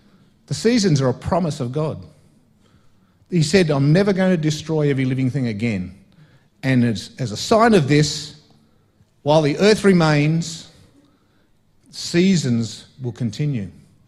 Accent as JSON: {"language": "English", "town": "Canberra", "region": "Australian Capital Territory", "country": "Australia", "tie": "born or raised there", "also_born_or_lived": "Brisbane", "said": "I was born and bred in Canberra and we lived in Brisbane for a little while. But apart from that, I've lived here my whole life. And it's always been the same. From way back when I was born in the 1950s"}